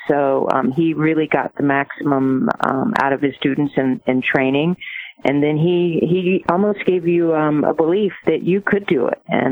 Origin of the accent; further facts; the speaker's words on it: West Virginia, United States; I grew up in West Virginia, and Nick saw me play when I was 14 in the National 16s